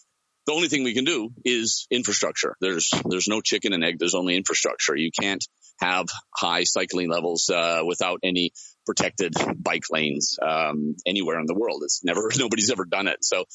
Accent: Calgary, Alberta, Canada; we're Danish, but I grew up in Canada, in Calgary

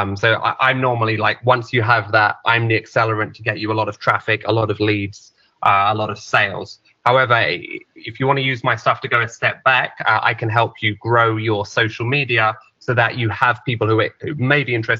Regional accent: England, United Kingdom; And as an English person who's been obsessed with America my whole life, you know, that's the way I see it.

